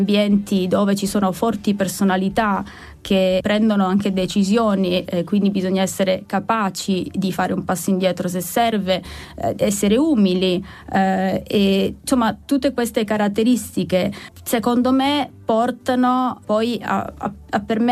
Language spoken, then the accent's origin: Italian; Sardinia, Italy; now in Rome, Italy; io sono sarda, quindi fuori sede